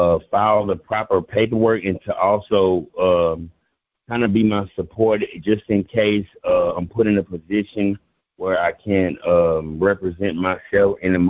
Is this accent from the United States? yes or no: yes; Texas, United States; Yes, I'm from Texas.